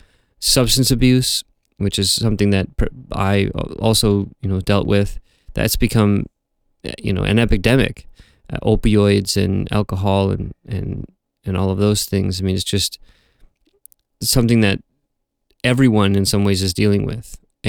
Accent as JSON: {"language": "English", "country": "United States", "tie": "born there", "said": "in terms of geopolitically, I was born in the United States."}